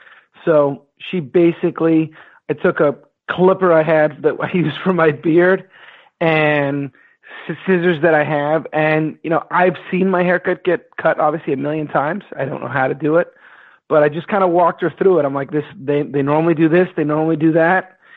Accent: Montreal, Quebec, Canada; I grew up in Montreal

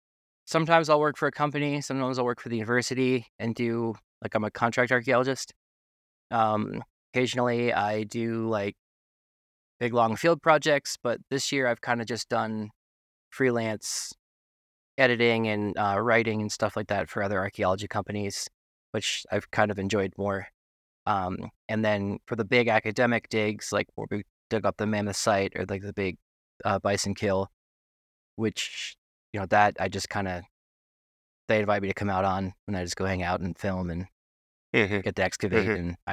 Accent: Tennessee, United States; also born or lived in New York City; I'm from New York City originally, but I grew up in Tennessee. Kind of a dual life.

